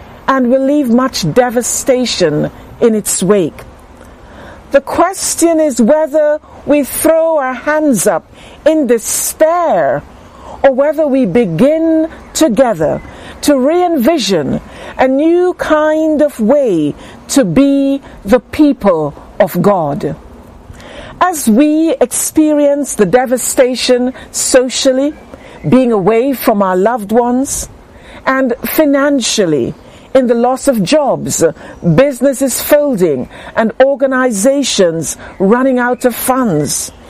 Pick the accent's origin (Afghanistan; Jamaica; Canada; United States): Jamaica; Montego Bay, Saint James; As a little girl growing up in Montego Bay, Jamaica, steeped in the life of the church